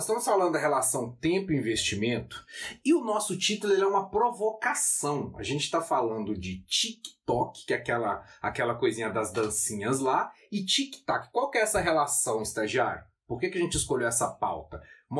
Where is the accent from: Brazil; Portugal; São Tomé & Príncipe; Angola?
Brazil; Minas Gerais; Nós somos de Minas.